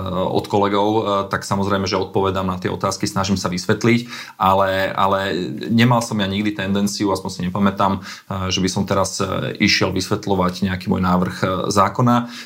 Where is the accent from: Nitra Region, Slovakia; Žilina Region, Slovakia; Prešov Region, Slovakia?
Prešov Region, Slovakia; Poprad; Andrej je z Popradu, ja som z Popradu.